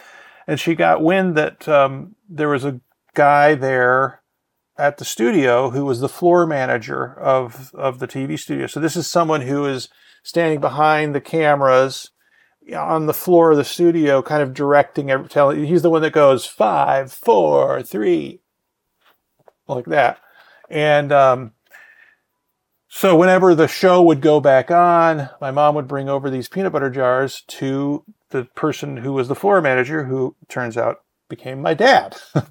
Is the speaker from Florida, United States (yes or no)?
no; Illinois, United States; Well, when I was growing up, I grew up outside Chicago